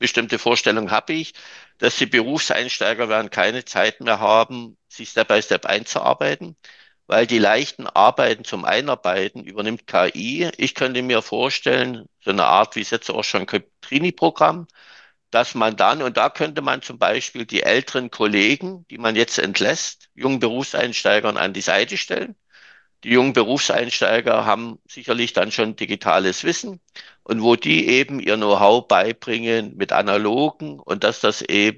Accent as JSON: {"language": "German", "region": "East Germany", "country": "Germany", "said": "Ich komme noch aus der DDR. Ich habe das 89 gesehen."}